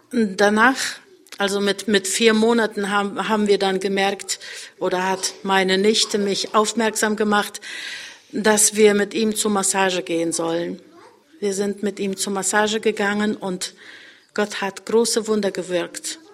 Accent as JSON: {"language": "German", "town": "Hennef", "region": "North Rhine-Westphalia", "country": "Germany", "said": "Wir kommen aus Hennef, haben 8 Kinder, 4 Söhne und 4 Töchter."}